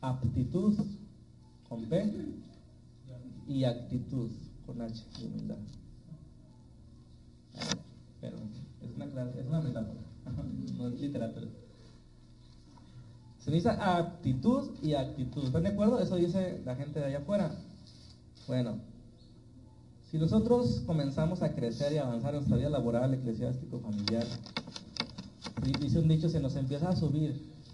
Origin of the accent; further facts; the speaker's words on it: Mexico; Porque somos mexicanos y somos flojos.